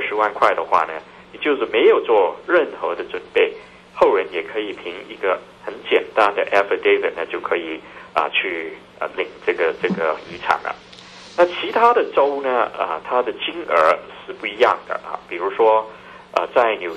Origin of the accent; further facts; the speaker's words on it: Hong Kong; now in New York, United States; 但是呢，都是用广东话的，因为我基本上我本身是从香港来。我也是主要是用这个广东话